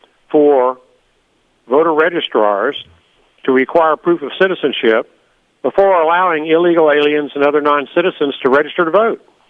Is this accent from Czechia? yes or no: no; Huntsville, Alabama, United States; Huntsville, Alabama.